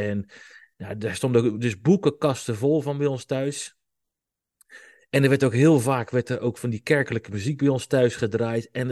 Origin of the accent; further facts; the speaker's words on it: South Holland, Netherlands; ik ben opgegroeid in het Westland bij twee ouders die veel naar de kerk gingen.